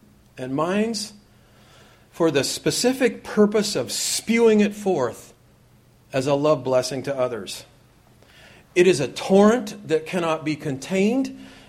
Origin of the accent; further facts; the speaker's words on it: Pasadena, California, United States; I've seen a lot growing up in Pasadena and being in Big Sandy